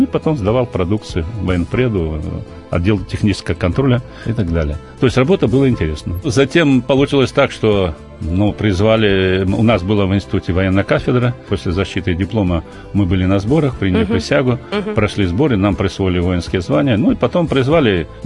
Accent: Belarus; moved away as an adult; also born or lived in Saint Petersburg; now in Moscow, Russia; я родился в Беларуси, закончил там среднюю школу, затем поступил учиться в высшее учебное заведение в Ленинград в то время, сейчас Санкт-Петербург. Женился, жена русская, вот, прожил, вот до сих пор живу в Москве, жил в Ленинграде, под Ленинградом.

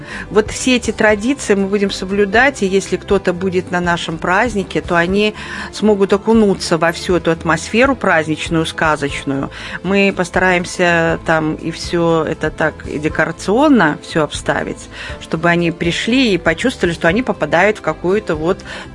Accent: Belarus; now in Moscow, Russia; мы свой праздник, москвичи, белорусы, стали отмечать не так давно.

